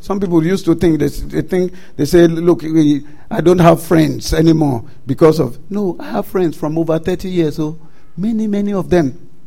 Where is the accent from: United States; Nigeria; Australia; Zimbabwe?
Nigeria; We are from Nigeria.